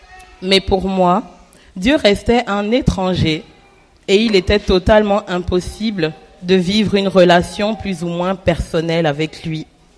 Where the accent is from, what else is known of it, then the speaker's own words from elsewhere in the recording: Gabon; now in Toulouse, France; je viens du Gabon, j'ai 5 frères dont je suis la cadette